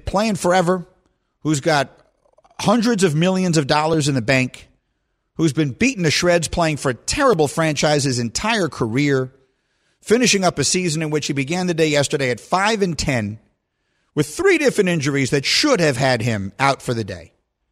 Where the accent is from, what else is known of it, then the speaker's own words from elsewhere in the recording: New York, United States; I'm from New York, I'm not a fan of the Giants.